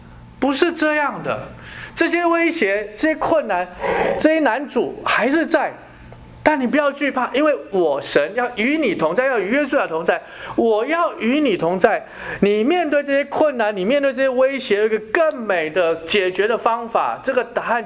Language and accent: Chinese; China; 对我们中国人来讲，我们有一个什么很大很强的一个盟友啊